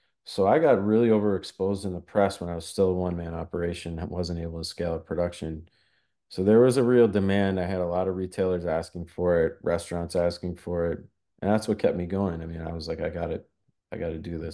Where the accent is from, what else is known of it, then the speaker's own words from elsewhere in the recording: Massachusetts, United States; now in New York, United States; he knew I was from Massachusetts